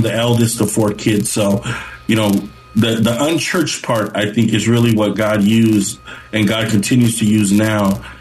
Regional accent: San Jose, California, United States; coming here to this country and understanding the, you know, just the blessing it is to be here. So growing up in Eastside San Jose, which is even better

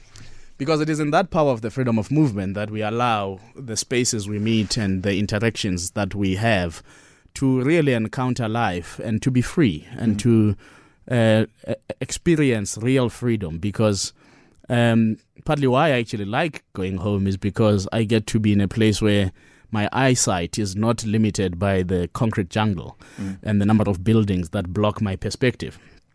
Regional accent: Lusikisiki, Eastern Cape, South Africa; born there; I was also born there, by the way.

